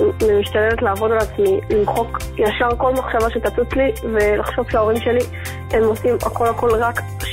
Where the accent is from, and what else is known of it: Netanya, Central District, Israel